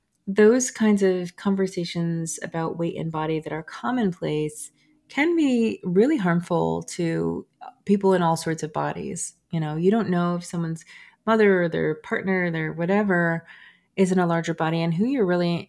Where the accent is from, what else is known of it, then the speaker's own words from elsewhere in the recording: New Jersey, United States; been state level bills that have been introduced in New York, Massachusetts, Vermont, and New Jersey, my home state.